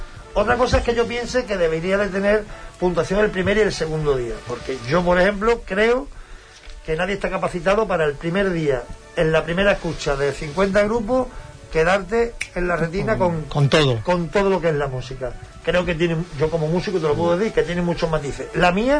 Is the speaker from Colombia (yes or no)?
no; Huelva, Andalusia, Spain; somos muy artibles, somos de Huelva.